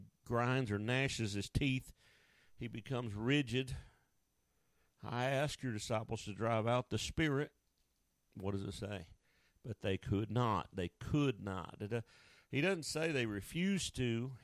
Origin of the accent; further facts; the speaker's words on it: Oklahoma, United States; I mean, I grew up in America, in Oklahoma, in the Bible Belt, you know.